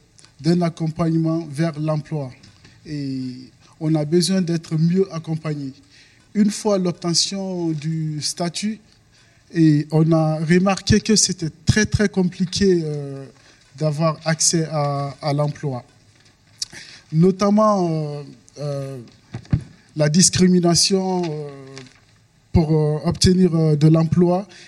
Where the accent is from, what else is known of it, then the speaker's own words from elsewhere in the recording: Guinea; je suis guinéen